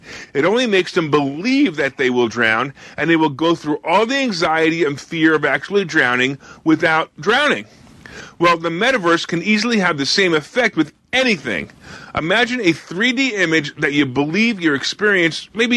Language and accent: English; Ontario, Canada; I'm from Ontario. Ontario, Canada